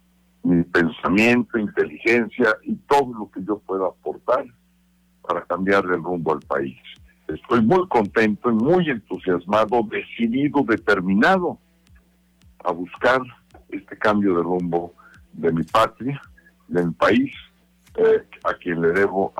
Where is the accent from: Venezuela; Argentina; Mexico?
Mexico; Antes que eso, somos mexicanos.